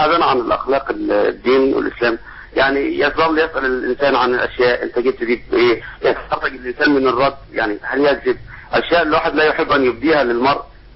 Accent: Sharqia Governorate, Egypt; انا مقيم في بلد غير البلد اللي في امي، انا في بلدي الشرقيه وانا شغال في اكتوبر، فاولادي معايا وزوجتي،

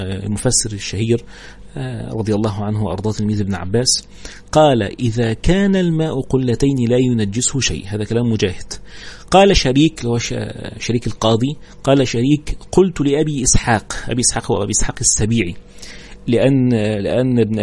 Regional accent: Egypt; إحنا عندنا في مصر كل حاجة كده سفروتة صغيرة خالص

